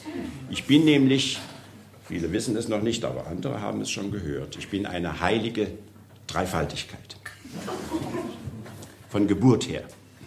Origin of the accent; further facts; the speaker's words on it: Saxony, Germany; Ich bin Vogtländer. Vom Vogtland habe ich meine kernige Natur.